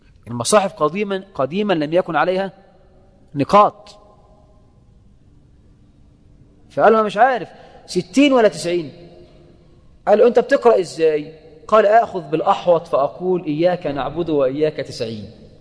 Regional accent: Egypt; هذا عندنا في مصر، ما ينفعش

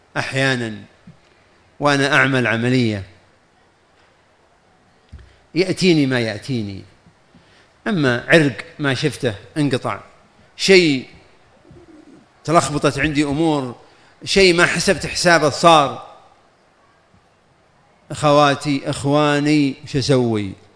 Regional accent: Riyadh, Riyadh Province, Saudi Arabia; لكن عندنا في الرياض السواقة الله أعلم بها

